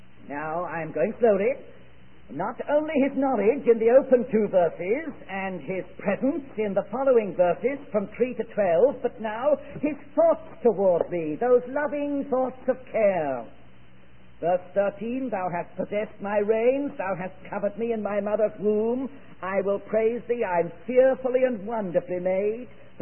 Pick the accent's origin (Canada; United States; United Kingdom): United Kingdom; England; born there; also born or lived in South America / West Indies; I was born in England, even though I've lived in South America and the West Indies for so long.